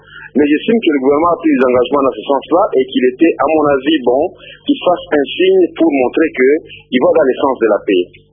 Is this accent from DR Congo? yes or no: yes; Katanga, DR Congo; moi je viens du Katanga, je suis arrivé à Goma hier